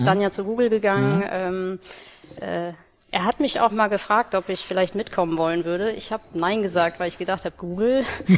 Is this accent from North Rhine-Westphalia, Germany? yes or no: yes; North Rhine-Westphalia, Germany; born there; now in Hamburg, Germany; bin gebürtig aus dem Ruhrgebiet, als Sohn.